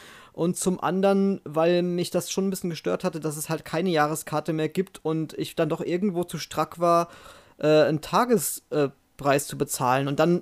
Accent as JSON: {"language": "German", "region": "Rhineland-Palatinate", "country": "Germany", "said": "ich komme ja aus Rheinland-Pfalz ursprünglich"}